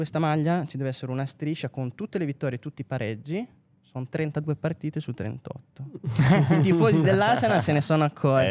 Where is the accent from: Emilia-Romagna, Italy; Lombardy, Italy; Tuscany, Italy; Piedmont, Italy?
Emilia-Romagna, Italy; Rimini; che ci sta da buon riminese